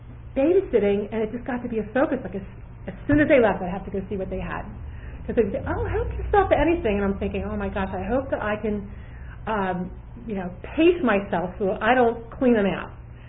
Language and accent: English; Maryland, United States; moved away as an adult; So I went down to Virginia. I was from Maryland, went to Virginia.